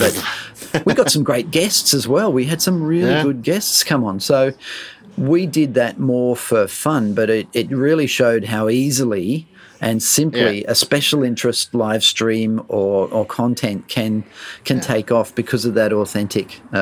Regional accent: England, United Kingdom; I am an English. Yeah. I am a fan of the English team

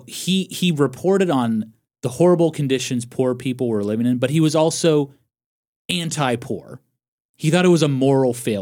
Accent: Scotland, United Kingdom; When I was growing up in Scotland

